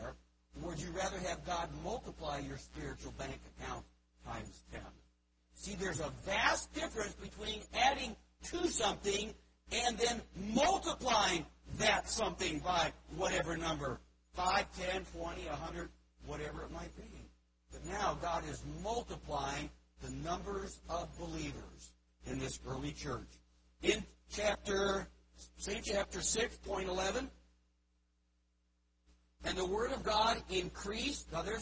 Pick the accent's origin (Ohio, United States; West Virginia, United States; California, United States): Ohio, United States; Cleveland; born there; I was born in Cleveland, in case you didn't get that.